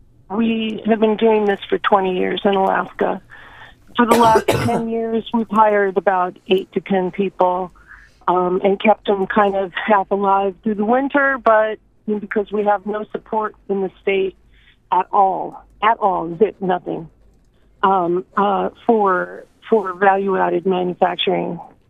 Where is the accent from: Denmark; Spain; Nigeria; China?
Denmark; English is a second language; moved away as an adult; now in United States; I came here from Denmark, okay, in the little town that I lived in Denmark 30 years ago.